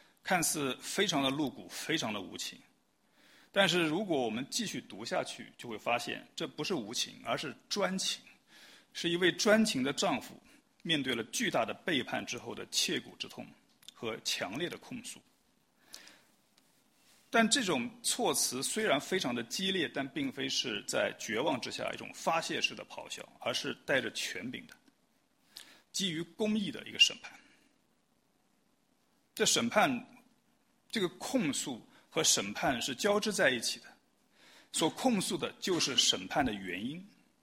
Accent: China; 作为中国人，我们可能比较熟悉的去寺庙里面烧香纳贡

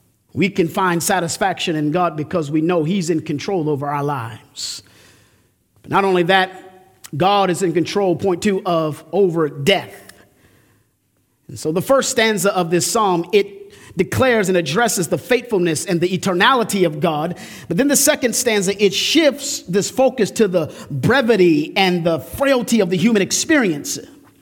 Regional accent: Illinois, United States; I grew up here in Illinois. And if you know anything about here, we don't have mountains.

